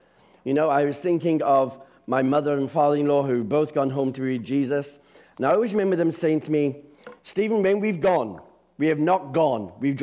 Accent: England, United Kingdom; I'm from England originally, born and raised in England, come from an Orthodox Jewish family.

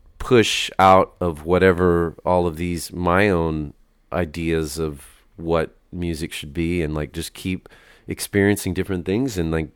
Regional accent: El Paso, Texas, United States; And then I'm actually in a duo called … with a guy I grew up with in El Paso.

